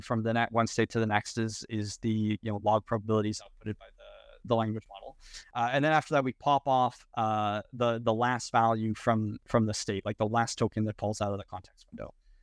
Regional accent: Edmonton, Alberta, Canada; Yeah, I'm from Canada, originally Edmonton.

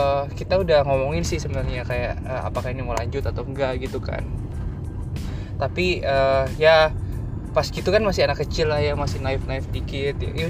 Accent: Sulawesi, Indonesia; moved away as an adult; Oh, oke. Okay. Dari Sulawesi, Kak.

